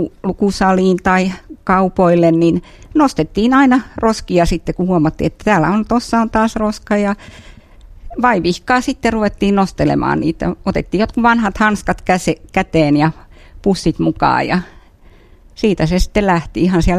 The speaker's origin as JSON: {"language": "Finnish", "town": "Tampere", "region": "Pirkanmaa", "country": "Finland", "tie": "born or raised there", "said": "Tampere on hyvä vaihtoehto, joka on minun kotikaupunkini. Olen siellä syntynyt ja käynyt kaikki koulut ja elänyt ihan aikuisikään asti siellä."}